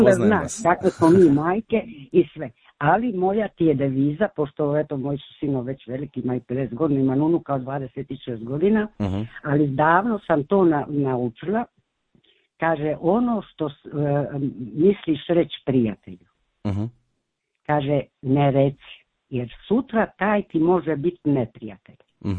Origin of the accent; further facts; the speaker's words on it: Donji Proložac, Split-Dalmatia County, Croatia; ja sam iz Donjeg Prološca.